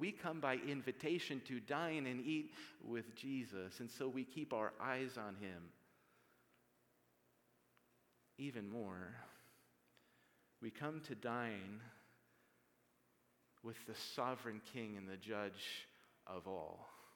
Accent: Midwest, United States; I'm from the Midwest, so you can't take that last dinner roll until you've asked everyone at the table if they want it.

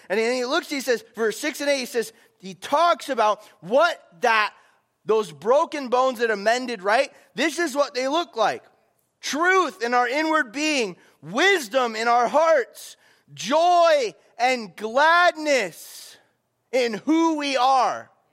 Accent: Florida, United States; I talked a lot about how I grew up in Florida

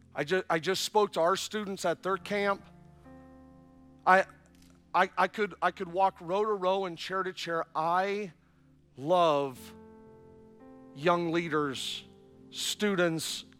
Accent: Canada; I'm born and raised in Canada, and I love to go to Niagara Falls.

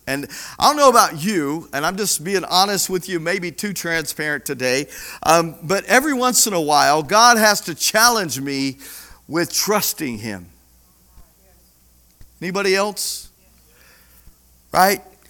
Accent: Petal, Mississippi, United States; I was from Hattiesburg, Mississippi, Petal, Mississippi. I'm a nobody from nowhere.

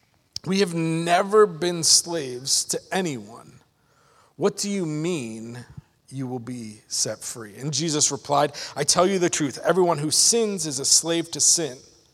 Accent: Pennsylvania, United States; And again, I grew up in a town. I grew up in Pennsylvania. It's small, small town.

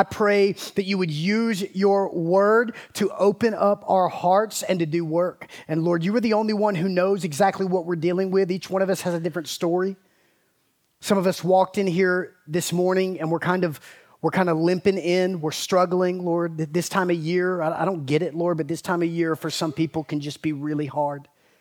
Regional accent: Georgia, United States; I grew up in South Georgia. I had relatives who were prepping for this thing, man.

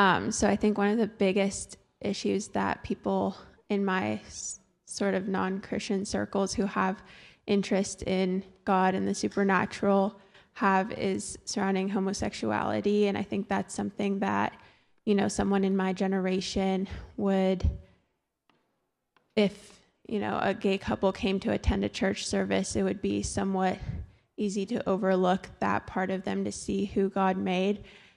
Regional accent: California, United States; I'm engaged to Owen DeYoung. I'm from California.

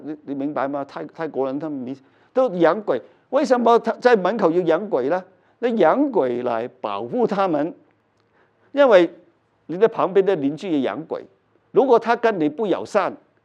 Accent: United States; 我们美国人就这样相信。

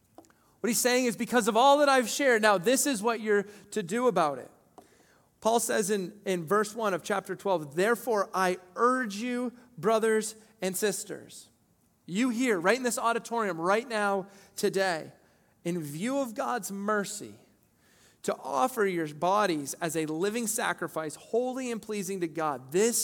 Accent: Maine, United States; just remember, I'm from Northern Maine.

